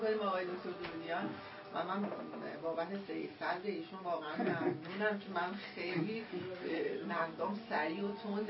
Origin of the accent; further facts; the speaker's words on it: Abadan, Khuzestan, Iran; من خودم بچه اون خطه هستم، بچه آبادان هستم